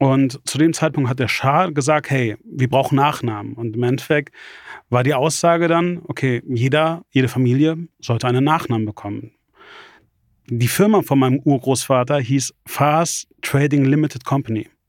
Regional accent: Hanover, Lower Saxony, Germany; born or raised there; also born or lived in Braunschweig

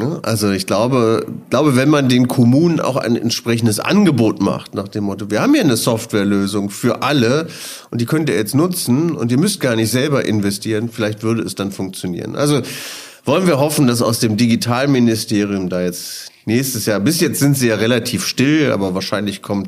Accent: Leverkusen, North Rhine-Westphalia, Germany; Ich komme aus Leverkusen.

